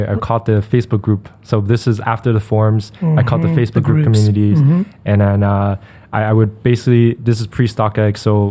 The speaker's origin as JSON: {"language": "English", "town": "New York City", "region": "New York", "country": "United States", "tie": "born there", "said": "So I was born in Chinatown, Lower East Side."}